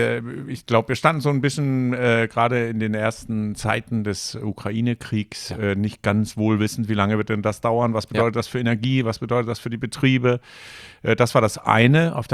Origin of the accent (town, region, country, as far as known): Copenhagen, Capital Region of Denmark, Denmark; also born or lived in Rostock